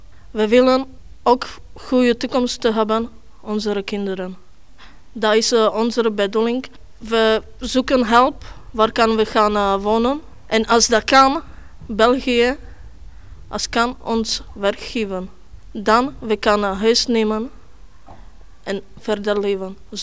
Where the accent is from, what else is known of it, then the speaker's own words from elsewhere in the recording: Slovakia; Dutch is a second language; moved away as an adult; now in Belgium; ik kom van uit Slowakije.